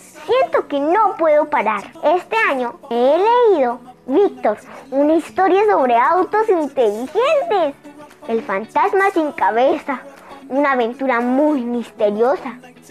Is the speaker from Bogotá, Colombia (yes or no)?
yes; Bogotá, Colombia; born there; now in Popayán, Colombia; tercero en el Real Colegio San Francisco de Asís, de aquí de Popayán. Nací en Bogotá hace un poco más de 8 años. Soy de sangre santandereana y como dice Rafael Pombo, yo soy de Colombia entera.